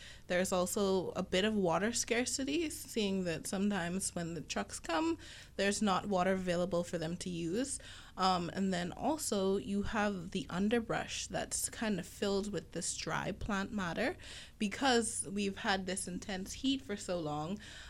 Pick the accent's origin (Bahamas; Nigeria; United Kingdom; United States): Bahamas; Freeport, Grand Bahama; I know growing up in Freeport, Grand Bahama, we often had forest fires.